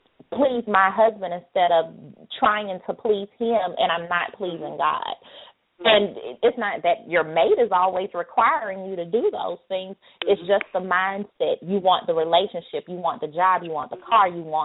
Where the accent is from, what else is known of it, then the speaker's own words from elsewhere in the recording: the South, United States; I'm from the South, so we always say mother wit.